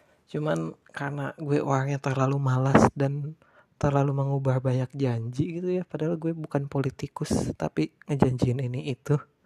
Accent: Bandung, West Java, Indonesia; now in Bekasi, Indonesia; Tapi gue gede di Bandung.

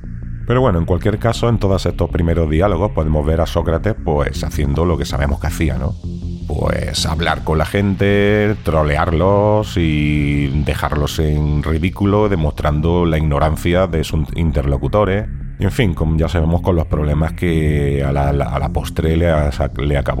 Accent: Andalusia, Spain; ya sé que soy andaluz

